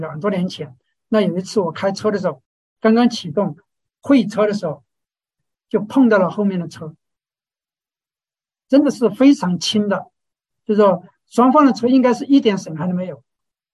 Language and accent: Chinese; China; 那有时候我们会觉得，特别我们中国人，我们会觉得多一事不如少一事